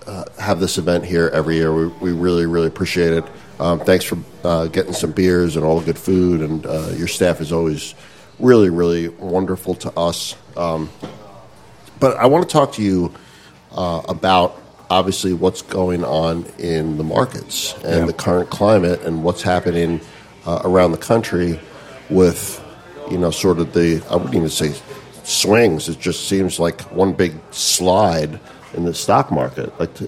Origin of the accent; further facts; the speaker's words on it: New York, United States; I'm from New York. I don't know if you know this.